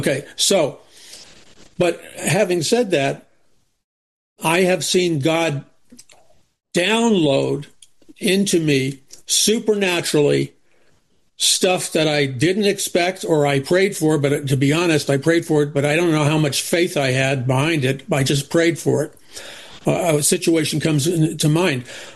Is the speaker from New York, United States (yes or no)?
yes; New York City, New York, United States; because I grew up in New York City.